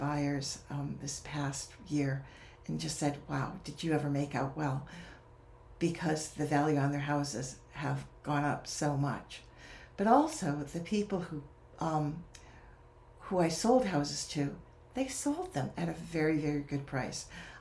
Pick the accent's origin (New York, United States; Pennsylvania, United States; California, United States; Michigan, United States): Michigan, United States; I was raised in Michigan, along the shores of Lake Michigan. A beautiful, beautiful place to live.